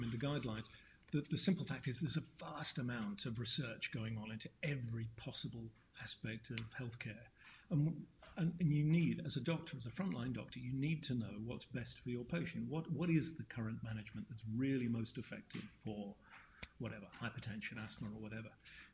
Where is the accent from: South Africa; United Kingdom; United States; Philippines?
United Kingdom; I'm from the United Kingdom